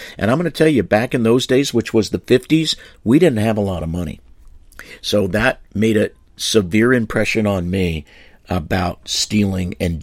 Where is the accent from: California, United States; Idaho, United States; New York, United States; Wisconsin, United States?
California, United States; San Francisco; and I grew up in San Francisco. And as you know, Italian family and a strict upbringing.